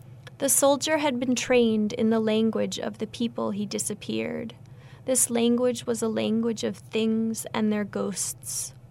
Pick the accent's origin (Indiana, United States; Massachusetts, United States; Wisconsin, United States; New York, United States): Massachusetts, United States; Lowell; also born or lived in Russia / London / Barcelona / Athens, Georgia; I'm from Lowell, Massachusetts. I grew up in a Polish-American family, which prompted my interest in Russian in college and graduate school. I've lived in Russia and London and Barcelona.